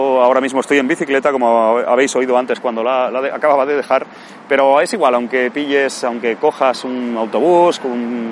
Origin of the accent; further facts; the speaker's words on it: Barcelona, Catalonia, Spain; now in Japan; cuando vengo de mi país, cuando vengo de España, en este caso de Barcelona.